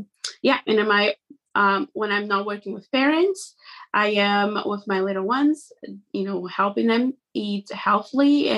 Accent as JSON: {"language": "English", "country": "Brazil", "second_language": "English", "moved": "as an adult", "lives_now": "United States", "said": "So feel free to … I am originally from Brazil and I have been in the US for about 10 years now."}